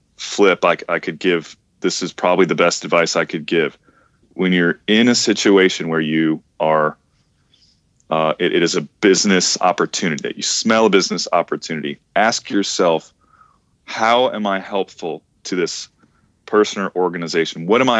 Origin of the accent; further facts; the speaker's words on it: Connecticut, United States; Jeremy and I grew up together in Connecticut.